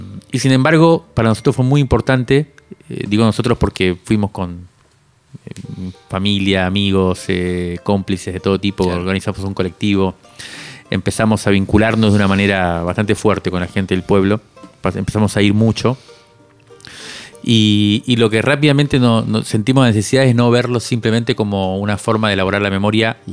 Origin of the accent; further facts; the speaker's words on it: Cuba; como me crié en Cuba, conocía la Sierra Maestra.